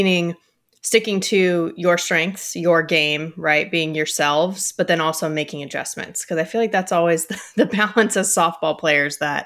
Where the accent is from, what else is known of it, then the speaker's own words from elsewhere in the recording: California, United States; which I'm from Ventura County in Southern California.